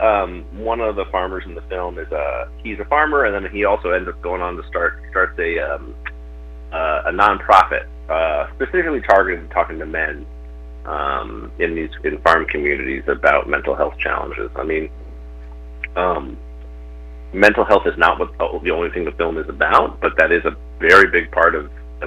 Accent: Chapel Hill, North Carolina, United States; I grew up in like around Chapel Hill, North Carolina. And so kind of more suburban city areas, but surrounded immediately by farms.

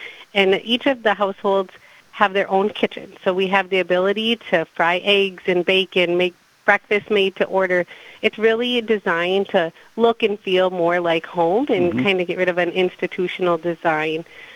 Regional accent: Madison, Wisconsin, United States; So both my husband and I grew up in the Madison area, and so we're really happy to be back and serving in this capacity.

